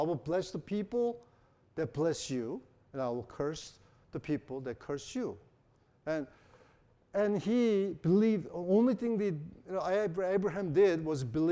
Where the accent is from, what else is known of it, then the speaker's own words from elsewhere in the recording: South Korea; and I came from Korea, so the Buddhist people, you know, what they do is they spend their time in the mountain